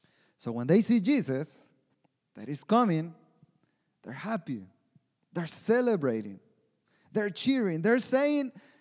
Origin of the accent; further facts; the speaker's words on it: Mexico; English is a second language; like soccer, I'm from Mexico, and especially in Mexico, there's this passion about soccer that it's unbelievable.